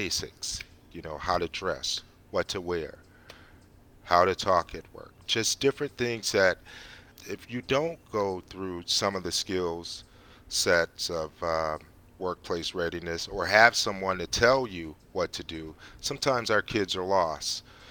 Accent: Flint, Michigan, United States; I'm talking right now with a city councilor from my hometown of Flint, Michigan.

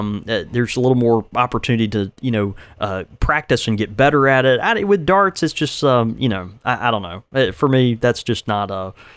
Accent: the South, United States; You know, I am from the South.

